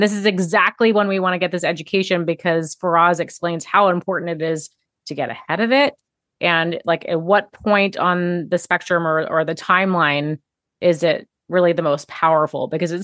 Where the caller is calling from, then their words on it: New York City, New York, United States; I am tuning in from New York City today